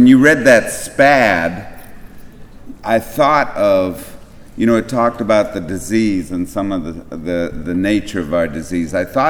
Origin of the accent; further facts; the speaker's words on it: Kensington, Maryland, United States; I'm from Kensington, Maryland, not far away. Took the metro in.